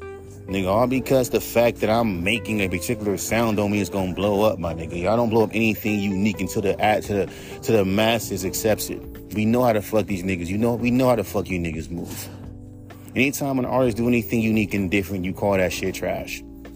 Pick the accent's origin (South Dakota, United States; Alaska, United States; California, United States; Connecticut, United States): California, United States; I'm from the West Coast. We are known for having chill, laid-back fucking tones.